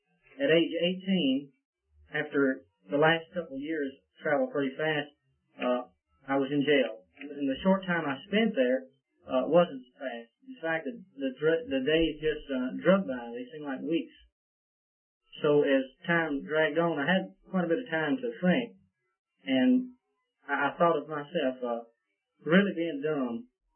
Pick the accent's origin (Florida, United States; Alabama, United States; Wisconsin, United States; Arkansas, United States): Alabama, United States; I grew up in North Alabama in a non-Christian home